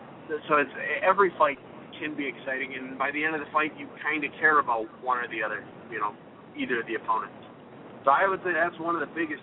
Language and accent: English; Wisconsin, United States; now in Southern California, United States; born and raised in Wisconsin, but I've been out in Southern California